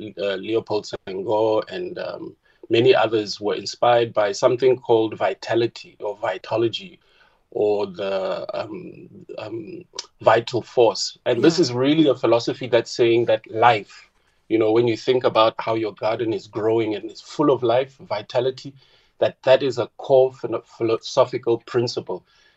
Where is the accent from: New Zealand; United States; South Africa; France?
South Africa; Kuruman, Northern Cape; indigenous knowledge systems from my hometown in Kuruman.